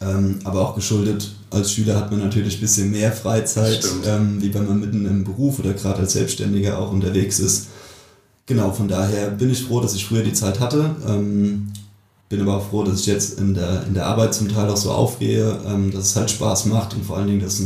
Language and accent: German; Kempten, Rhineland-Palatinate, Germany; Ich komme aus Kempten, kleinen Vorort von Bingen, bin 29 Jahre alt